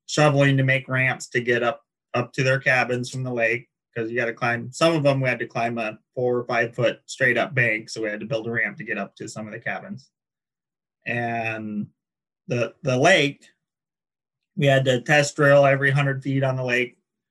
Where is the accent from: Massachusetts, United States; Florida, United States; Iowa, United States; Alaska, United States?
Alaska, United States; Palmer; Yes, I was born and raised here in Palmer, Alaska.